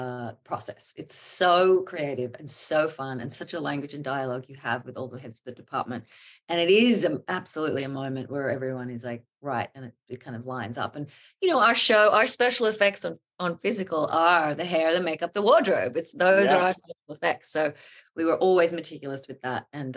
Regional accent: Australia; now in New York, United States; I consider myself an Aussie.

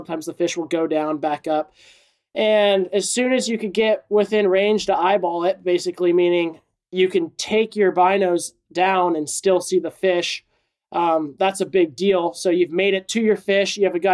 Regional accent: Encinitas, California, United States; I grew up in Encinitas, California.

